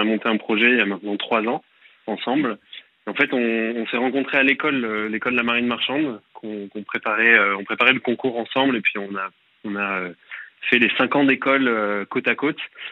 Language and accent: French; Bordeaux, Nouvelle-Aquitaine, France; now in Paris, France; J'ai 26 ans et je vous appelle de Paris, je suis bordelais